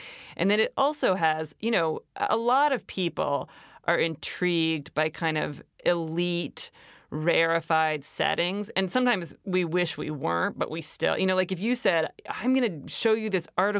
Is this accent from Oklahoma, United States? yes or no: no; Ohio, United States; I grew up in Ohio. I attended boarding school in Massachusetts.